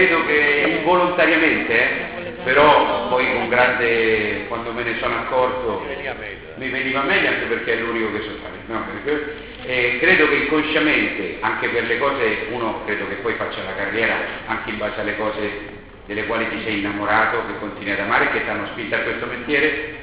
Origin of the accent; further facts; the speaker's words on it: Rome, Lazio, Italy; Sono romano però non sono furbo